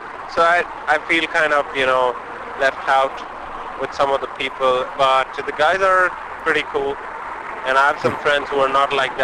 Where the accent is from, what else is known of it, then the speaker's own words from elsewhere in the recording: Chandigarh, India; I'm from India.